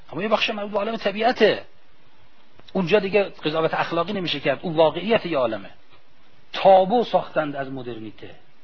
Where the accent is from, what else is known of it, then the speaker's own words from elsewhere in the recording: Iran; حالا نه که ما چون ایرانیم داریم حرفو می‌زنیم.